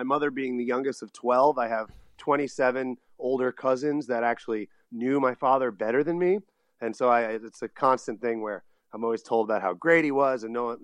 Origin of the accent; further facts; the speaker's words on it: Glen Cove, New York, United States; born there; So, I was born on Long Island.